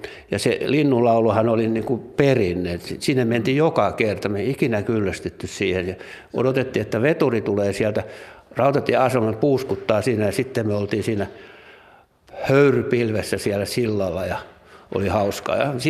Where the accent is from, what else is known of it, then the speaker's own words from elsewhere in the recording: Helsinki, Uusimaa, Finland; Katajanokalla asuttiin Satamakadulla